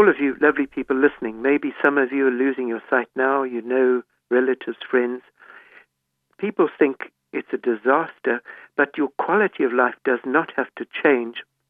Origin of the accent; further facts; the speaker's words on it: Zimbabwe; now in United Kingdom; growing up in Zimbabwe